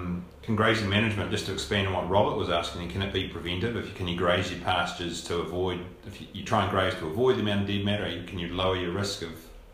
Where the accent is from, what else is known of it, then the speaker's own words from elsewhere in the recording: Canterbury, New Zealand; because where I come from, we don't think we've had it, and I'm south from Geraldine as well